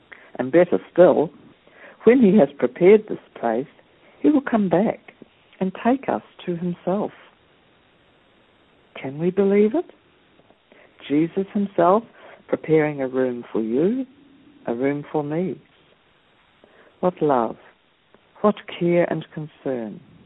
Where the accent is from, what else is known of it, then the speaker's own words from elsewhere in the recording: Dunedin, Otago, New Zealand; Today, April the 22nd, 2016, is a very special, historic day for the people of Dunedin, my hometown here in New Zealand.